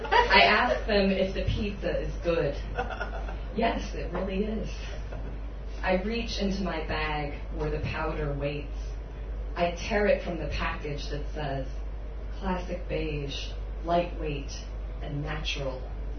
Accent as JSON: {"language": "English", "town": "Miami", "region": "Florida", "country": "United States", "said": "But yeah, so I came from Miami, so a lot of the poems are set there."}